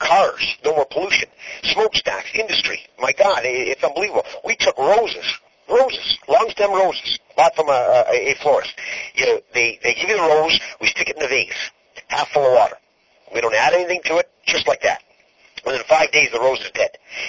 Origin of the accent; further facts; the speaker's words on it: Canada; Well, you know what? I'm a Canadian.